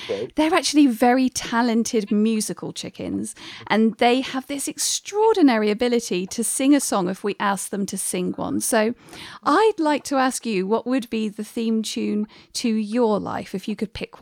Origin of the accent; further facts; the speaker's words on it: England, United Kingdom; Growing up in England and being British, I know this very painfully.